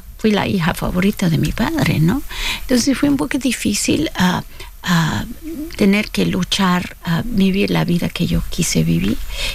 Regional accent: Chicago, Illinois, United States; yo me crié en Chicago, en un barrio puertorriqueño, mexicano, polaco, negro, ucraniano, mezcla de todo el mundo.

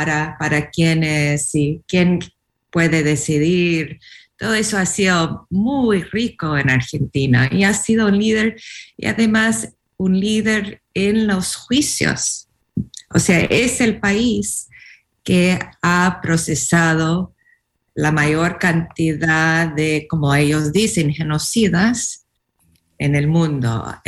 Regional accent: United States; Spanish is a second language; estando acá como gringa pensando en todo eso de nuevo

